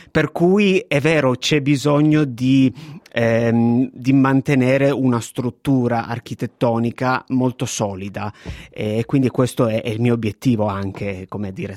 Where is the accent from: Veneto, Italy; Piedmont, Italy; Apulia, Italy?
Piedmont, Italy; Turin; Io sono originario di Torino, andavo molto, molto giovane a vedere le opere